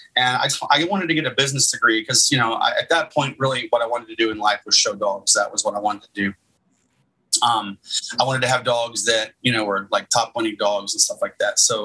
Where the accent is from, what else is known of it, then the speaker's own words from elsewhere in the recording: Dallas, Texas, United States; In Dallas, Texas area. Okay. Yeah. I've always lived in this area.